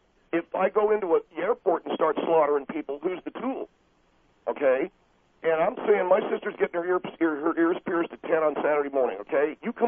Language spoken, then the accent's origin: English; United States; I'm an American, and I just did terrorism on him.